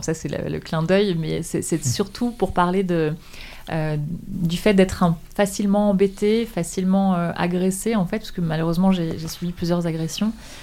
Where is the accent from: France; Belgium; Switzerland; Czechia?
France; central France; moved away as an adult; now in Paris, France; moi je viens d'un petit village dans le centre de la France. Je viens de la campagne profonde, plus exactement. Et du coup, je suis montée à Paris quand j'avais 20 ans.